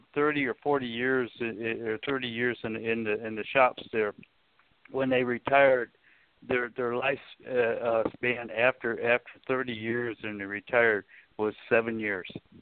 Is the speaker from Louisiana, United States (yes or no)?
no; Pontiac, Michigan, United States; I was born and raised there in Pontiac.